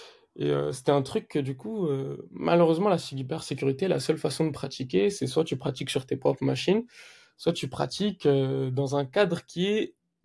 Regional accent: Paris, Île-de-France, France; j'ai 21 ans, je suis de Paris.

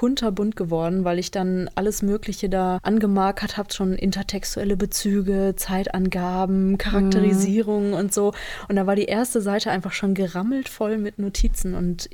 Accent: Essen, North Rhine-Westphalia, Germany; Bei uns im Ruhrgebiet gibt es die, bei uns in Essen auf jeden Fall.

